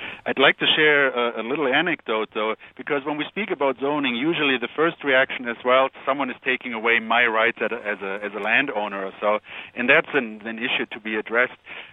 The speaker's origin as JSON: {"language": "English", "country": "Germany", "second_language": "English", "lives_now": "United States", "said": "As you can tell from my accent, I'm from Germany, where human population densities are much, much higher and where we don't have the kind of open spaces and wild lands that the U.S. still enjoys."}